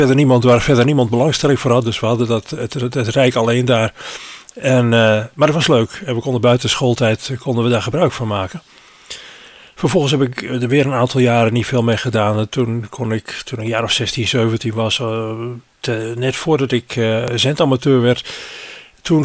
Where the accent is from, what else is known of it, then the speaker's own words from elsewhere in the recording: Assen, Drenthe, Netherlands; ja, ik ben oorspronkelijk uit Assen, maar ik heb daar niet lang gewoond.